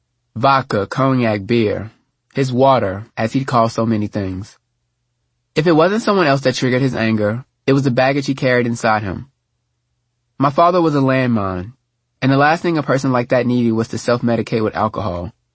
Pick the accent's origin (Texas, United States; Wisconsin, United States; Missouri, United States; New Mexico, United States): Texas, United States; Houston; As much as I love my family, my hometown of Houston, and the friends I still have there, it can be hard for me to go home.